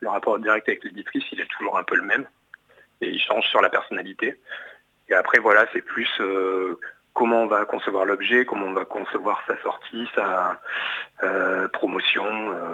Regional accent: Aurillac, Auvergne-Rhône-Alpes, France; il doit y avoir un petit peu des paysages de là où j'ai grandi, je grandis dans le Cantal. Donc voilà, moi j'ai quand même grandi dans une ville, Aurillac, donc un paysage plutôt urbain

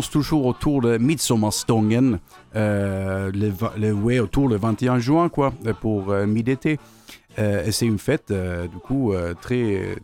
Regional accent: Eslöv, Skåne, Sweden; French is a second language; now in Valence, France; Oui, je suis suédois, je viens de Eslöv, près de Malmö en Suède. Et j'habite à Valence depuis des années là, du coup, ça fait 10 ans, un peu plus.

